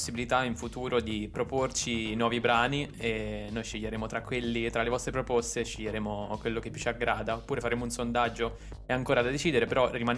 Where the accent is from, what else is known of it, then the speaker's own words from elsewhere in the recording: Perugia, Umbria, Italy; Io sono di Perugia